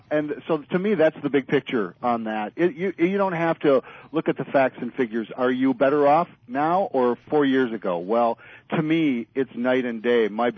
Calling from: Minnesota, United States; From Minnesota.

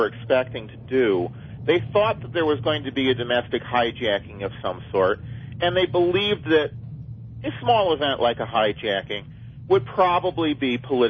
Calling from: Elgin, Illinois, United States; from Elgin, Illinois.

